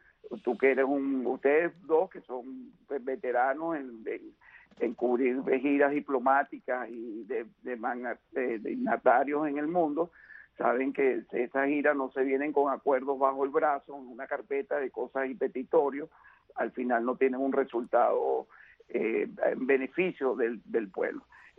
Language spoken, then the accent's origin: Spanish; Venezuela; now in United States; Yo, como venezolano, ciudadano americano que soy, que mi primer país es Estados Unidos